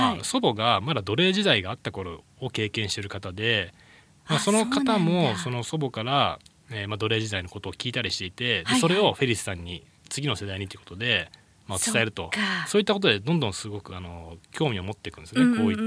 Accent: Mississippi, United States; でこれは実際そのミシシッピ州の自分の地元にあった教会で、

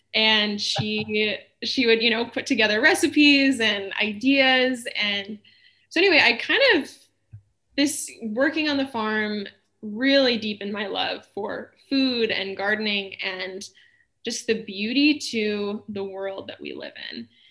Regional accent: Wisconsin, United States; So I am from Southern Wisconsin. I grew up in a really small town. My dad is a veterinarian, and then both of my uncles who live in Wisconsin are also veterinarians.

